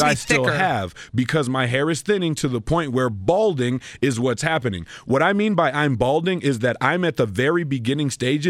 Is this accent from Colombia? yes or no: yes; Colombia; between going to Colombia, my home country, and getting the same treatment done